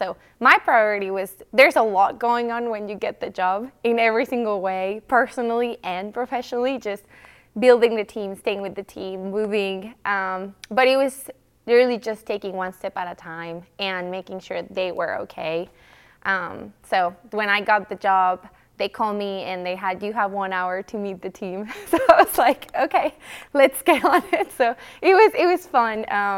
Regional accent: Mexico; I am from Mexico. I'm from a different country too.

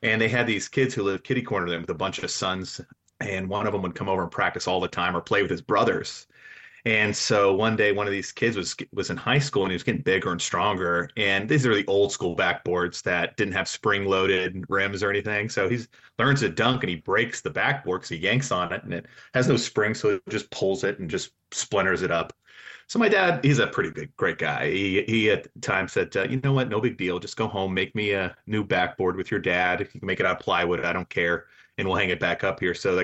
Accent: Wilmington, North Carolina, United States; I grew up mostly in Wilmington, North Carolina from 11 to 17.

